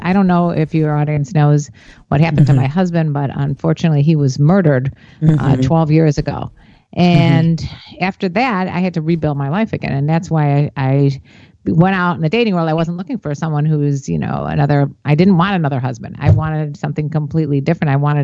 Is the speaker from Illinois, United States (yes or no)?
yes; Northbrook, Illinois, United States; We're North Shore, lived in Northbrook most of Cam was born in Northbrook. I've been in Chicago area in and out of the north suburbs since I was 1 year old.